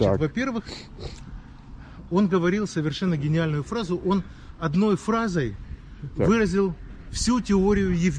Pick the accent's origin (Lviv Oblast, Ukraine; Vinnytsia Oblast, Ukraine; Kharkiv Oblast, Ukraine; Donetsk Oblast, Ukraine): Kharkiv Oblast, Ukraine; Kharkiv; А я харьковчанин